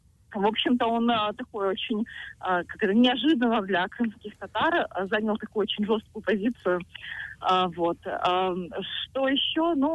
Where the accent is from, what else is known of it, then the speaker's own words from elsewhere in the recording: Crimea, Ukraine; Я просто крымчанка, да. Я украинка